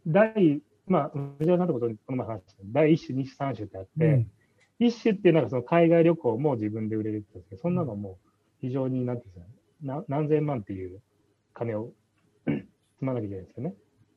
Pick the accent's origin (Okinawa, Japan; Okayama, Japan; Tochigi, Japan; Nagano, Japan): Okayama, Japan; 例えば僕の岡山の地元だと、地元の周りに隣接してる市を、はいいので、割とまあ広めに取れるんですよね。